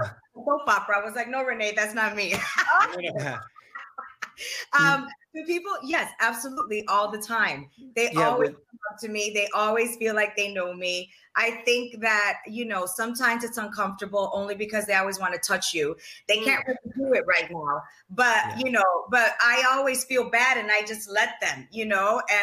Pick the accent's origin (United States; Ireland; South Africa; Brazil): United States; Chicago, Illinois; I'm from Chicago, but I'm Puerto Rican. I wasn't born in Puerto Rico. My parents were born in Puerto Rico. I was born in Chicago, but I'm Puerto Rican.